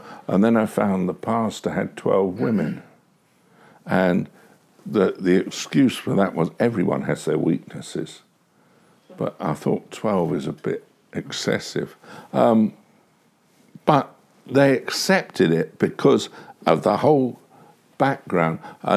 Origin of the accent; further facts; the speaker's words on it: England, United Kingdom; Now, you're looking, and we as English people have tribal customs.